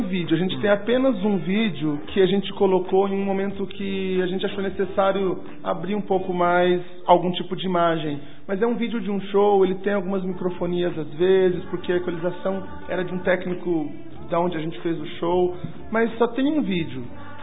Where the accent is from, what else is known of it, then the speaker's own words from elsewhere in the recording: Guaxupé, Minas Gerais, Brazil; já que eu sou de Guaxupé